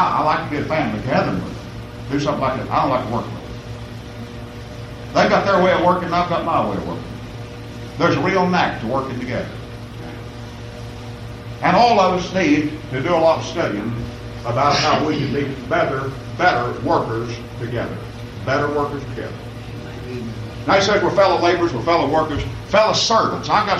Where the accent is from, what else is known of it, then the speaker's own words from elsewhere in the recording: Southwest, United States; But you see, I'm an American. Amen. That's right. I was brought up in Southwest.